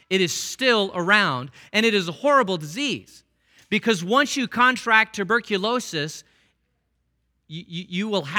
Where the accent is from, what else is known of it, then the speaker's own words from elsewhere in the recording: Phoenix, Arizona, United States; There was a friend of mine, I grew up in Phoenix, and right across the street was a family